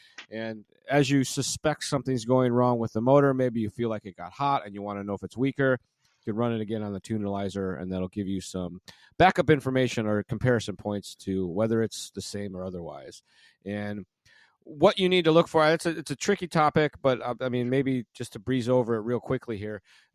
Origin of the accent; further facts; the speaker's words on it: Illinois, United States; One of my flatland, I'm from Illinois originally, so it's one of my flatland brethren.